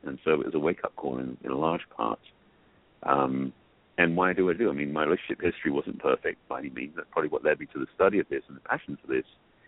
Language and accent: English; England, United Kingdom; I grew up in England, that's where I'm from, hence the accent.